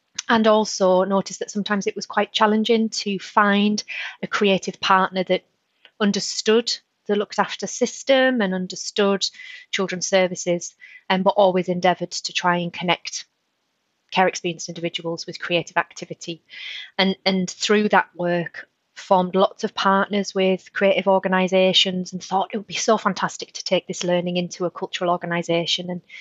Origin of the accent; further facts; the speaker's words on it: Darlington, North East England, United Kingdom; we started out by having an Arts Council England funded project in my hometown Darlington